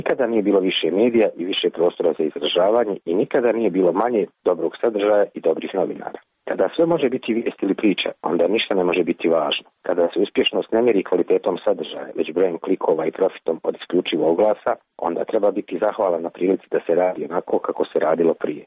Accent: Tuzla, Tuzla Canton, Bosnia & Herzegovina; now in Šibenik, Croatia; U Šibenik, gdje mi je kuća već 7 godina, vratio sam se onoga dana kada sudionici demonstracija pokrenutih u mom rodnom gradu Tuzli spalili zgradu predsjedništva Bosne i Hercegovine.

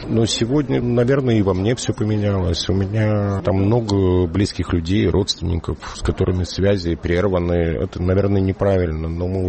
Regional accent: Bashkortostan, Russia; born there; Я этнически русский, мама русская, я родился в Башкирии, и я человек, который воспитывался на русской культуре.

